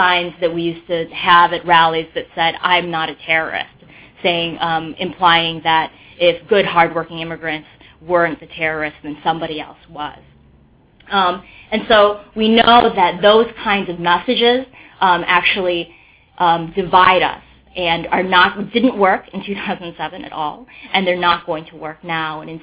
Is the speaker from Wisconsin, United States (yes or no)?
yes; Wisconsin, United States; And I was born in Brooklyn, New York, but grew up in much of my life in small town, little white cow town, Wisconsin